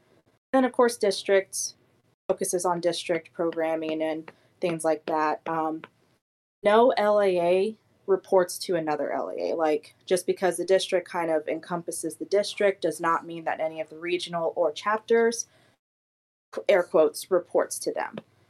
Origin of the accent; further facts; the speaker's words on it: South Carolina, United States; Can you tell I'm from South Carolina sometimes?